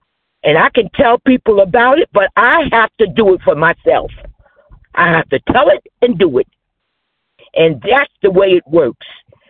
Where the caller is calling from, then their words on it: New Jersey, United States; New Jersey.